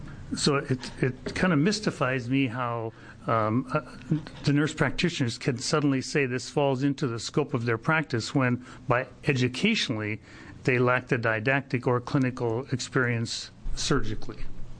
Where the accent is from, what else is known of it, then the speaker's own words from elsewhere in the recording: Portland, Oregon, United States; I'm from Portland, Oregon.